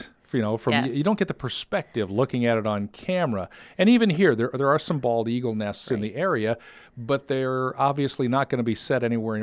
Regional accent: Dubuque, Iowa, United States; But also, you know, for folks like me, for example, I grew up over in Dubuque on the river.

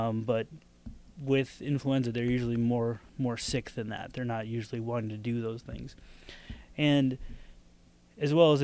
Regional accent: Fort Dodge, Iowa, United States; Yeah, I grew up in Fort Dodge and went to undergrad over at Iowa State

